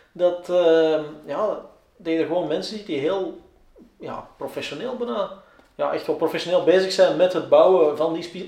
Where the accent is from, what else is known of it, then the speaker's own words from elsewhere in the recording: Belgium; en ik ben er aan als Belg